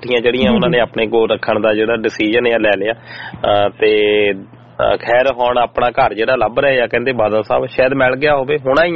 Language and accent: Punjabi; Punjab, India; ਕਿਉਂਕਿ ਸਾਡਾ ਪਿੰਡ ਇੱਧਰ ਆਪਣੇ ਖੜਕੜ ਕਲਾਂ ਦੇ ਕੋਲ ਆ